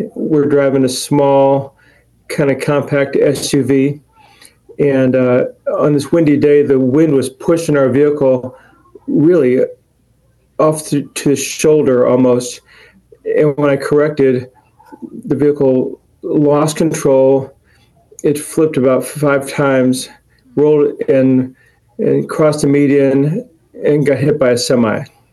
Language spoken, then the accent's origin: English; Kirkwood, Missouri, United States; To back it up a little bit, I'm from St. Louis. I'm from Kirkwood. I grew up there and actually attended St. Louis K-Life in Kirkwood and was raised in a Christian family, which is a great blessing.